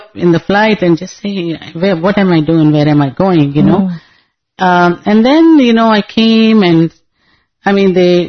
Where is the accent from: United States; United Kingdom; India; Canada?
India; Hyderabad, Telangana; English is a second language; I'm from Andhra Pradesh, Hyderabad.